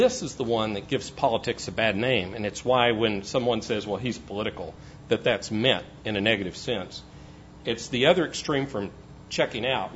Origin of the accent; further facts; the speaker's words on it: Tennessee, United States; I did say that I'm from Tennessee, and Tennesseans are uniquely gifted at observing the trends and moods of society and committing that to music.